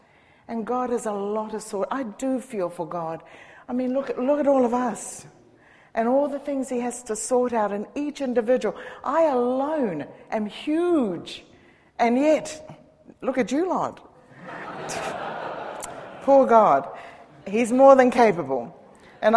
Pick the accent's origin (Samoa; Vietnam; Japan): Samoa; I came from Samoa, you know, in a little grass shack.